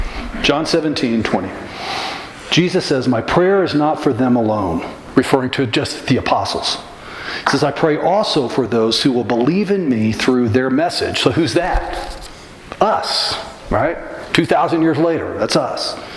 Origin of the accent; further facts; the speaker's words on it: the South, United States; I don't know about y'all, but growing up in the South, in the church